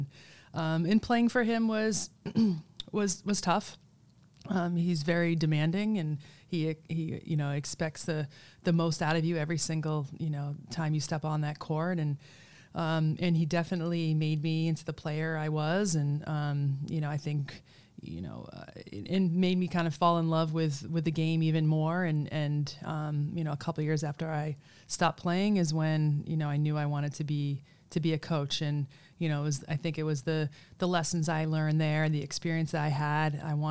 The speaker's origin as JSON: {"language": "English", "town": "Oxford", "region": "Massachusetts", "country": "United States", "tie": "born or raised there", "said": "A small town just south of Worcester, Massachusetts, called Oxford."}